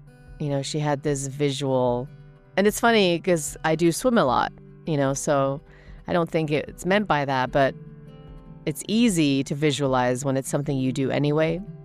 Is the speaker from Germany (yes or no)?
yes; Germany; also born or lived in England; So as I grew up in Germany and England, we would drive to Germany and East Germany and drive through the entrance, one of the entrances by the Berlin Wall